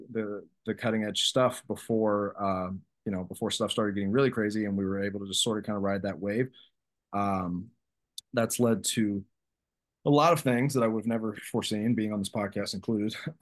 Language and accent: English; St. Joseph, Missouri, United States; So I grew up in a small town in Missouri, St. Joseph, Missouri, about 45 minutes north of Kansas City. I grew up in a one-bedroom house with a single mother.